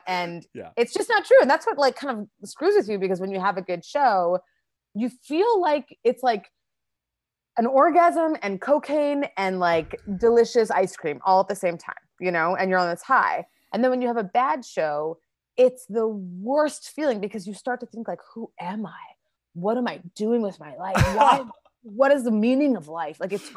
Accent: Winnipeg, Manitoba, Canada; also born or lived in Toronto; now in Los Angeles, United States; I grew up in Winnipeg in Canada and started my comedy career there and then moved to Toronto and then moved to LA.

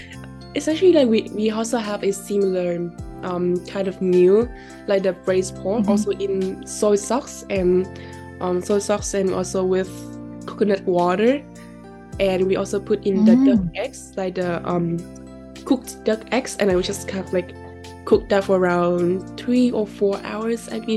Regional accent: Indonesia; English is a second language; Kept like introducing yourself, like, oh, I'm come from Indonesia and this is like my portfolio data.

